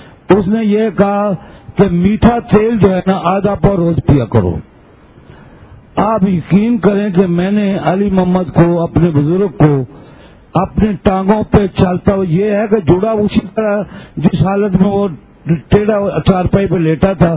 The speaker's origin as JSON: {"language": "Urdu", "town": "Karachi", "region": "Sindh", "country": "Pakistan", "said": "میں کراچی سے آیا ہوں"}